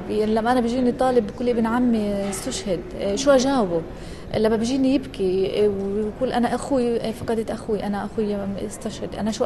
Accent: Palestine; سعيدة جدا كوني معلمة فلسطينية موجودة بهذا المكان

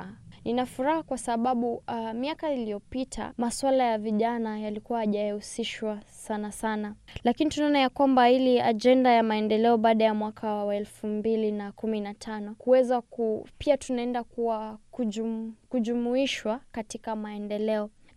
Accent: Nairobi, Kenya; Lakini kweli mimi ambapo ninatoka kama Nairobi, mimi ninaona kwamba vijana wengi wanajaribu kutafuta ajira.

